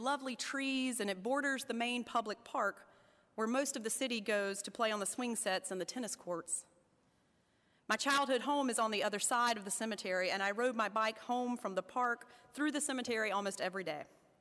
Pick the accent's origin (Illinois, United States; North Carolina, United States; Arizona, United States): North Carolina, United States; Statesville; So when I go back and visit my hometown of Statesville, North Carolina, there are three things on my to-do list.